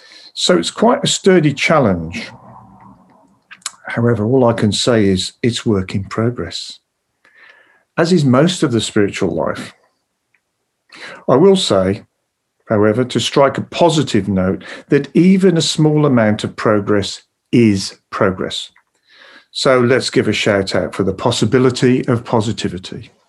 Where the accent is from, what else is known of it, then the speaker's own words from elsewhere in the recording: West Midlands, United Kingdom; accent: Birmingham; I'm a Brummie, and it goes with the accent